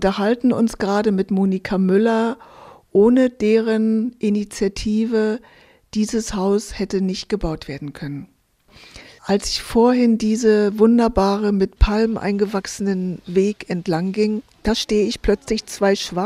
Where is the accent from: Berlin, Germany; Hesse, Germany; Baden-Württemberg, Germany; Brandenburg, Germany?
Berlin, Germany; born there; In Berlin, wo ich geboren bin, sagt man, man wird alt wie eine Kuh und lernt immer noch dazu.